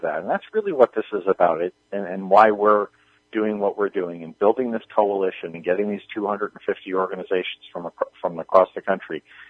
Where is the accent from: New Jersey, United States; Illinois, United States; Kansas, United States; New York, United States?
New York, United States; born or raised there